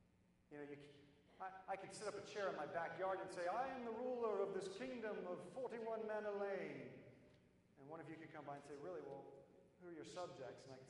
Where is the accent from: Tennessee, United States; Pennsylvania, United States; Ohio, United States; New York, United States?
Ohio, United States; Akron; born there; Now, I'm half British, so I'm an American citizen. I was born in Akron, don't worry. But my mom's from England, and she actually just became an American citizen week before last.